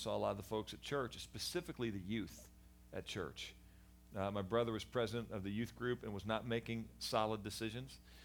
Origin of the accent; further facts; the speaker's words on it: St. Louis, Missouri, United States; also born or lived in Dallas; We moved to St. Louis when we were five. I grew up in St. Louis. Went to University of Missouri.